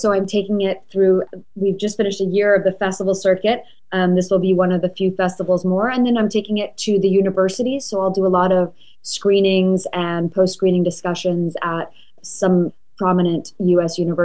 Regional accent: South Africa; moved away as an adult; also born or lived in Connecticut; now in Los Angeles, United States; I grew up between South Africa and Connecticut. I was born in South Africa. Most of my upbringing was in South Africa. And then I went to college in Connecticut and I've been living in LA ever since.

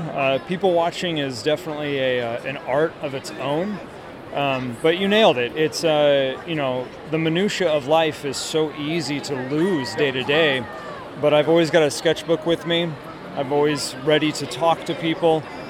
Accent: Portland, Oregon, United States; Portland is my hometown, and I've been to all over the country, and I always come home.

